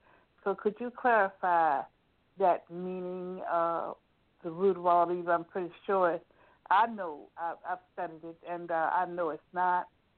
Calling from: Richmond, Virginia, United States; I'm calling from Richmond, Virginia.

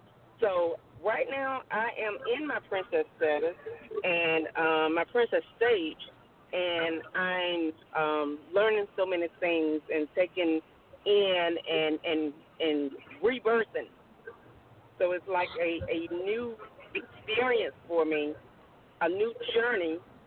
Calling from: Huntsville, Alabama, United States; I'm calling from Huntsville, Alabama.

